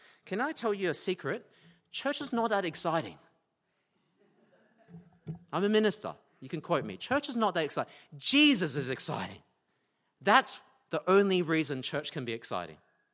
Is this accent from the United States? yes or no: no; England, United Kingdom; So as English people do, we gave each other a sheepish nod and waited awkwardly for 5 whole minutes in total silence.